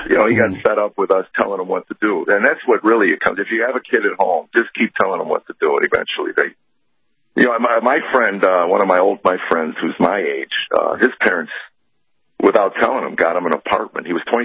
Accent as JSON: {"language": "English", "country": "United States", "tie": "born or raised there", "said": "when I was growing up in the America that I grew up in was the pub. It was the bar."}